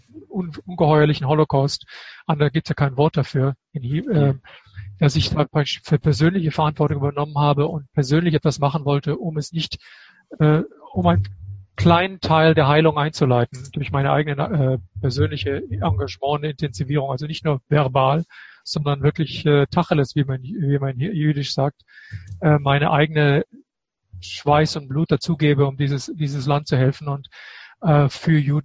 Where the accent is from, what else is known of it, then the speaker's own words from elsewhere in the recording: Germany; born there; Heutzutage, nach einem gewissen Reifungsprozess, bin ich in Deutschland geboren, ich bin Israeli, ich bin Jude